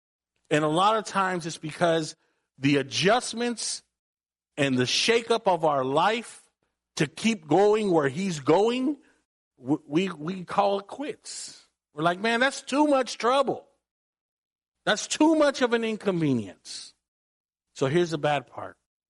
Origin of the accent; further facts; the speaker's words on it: San Jose, California, United States; You know I'm from Eastside San Jose.